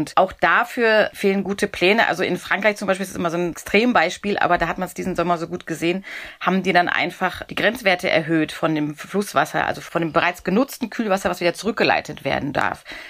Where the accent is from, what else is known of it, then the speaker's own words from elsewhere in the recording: North Rhine-Westphalia, Germany; wie man bei uns im Ruhrgebiet so sagen würde.